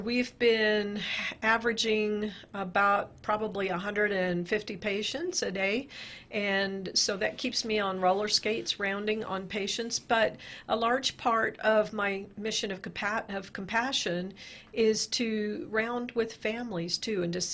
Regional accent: Aztec, New Mexico, United States; I did. I grew up in Aztec. My brother was actually born at what was the little four-room house that became San Juan Regional Hospital in 1950. So we grew up in Aztec.

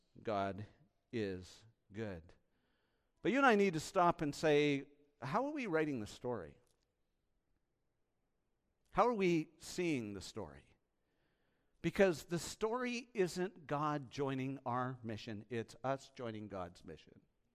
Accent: Canada; I grew up in the Dominion of Canada.

